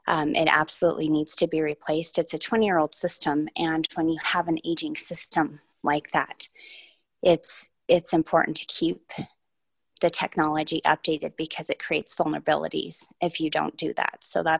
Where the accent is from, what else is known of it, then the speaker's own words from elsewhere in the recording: Helena, Montana, United States; I was born and raised in Helena. And I earned my bachelor's degree from Carroll College and my master's degree from University of Montana in public administration.